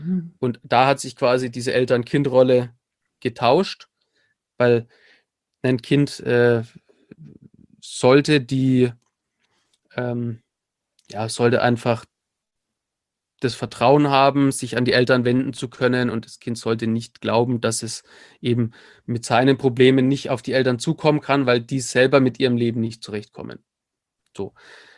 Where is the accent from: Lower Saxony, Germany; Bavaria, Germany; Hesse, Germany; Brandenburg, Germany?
Bavaria, Germany; Nuremberg; ich bin im Prinzip aufgewachsen in der Nürnberger Südstadt. Südstadt war immer so eine Assi-Gegend